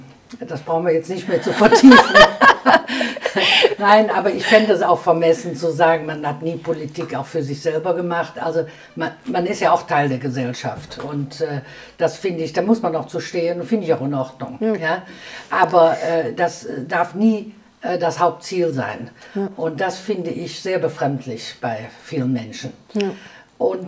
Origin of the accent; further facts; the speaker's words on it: Bensberg, North Rhine-Westphalia, Germany; born there; Wir sind beide in Bensberg geboren.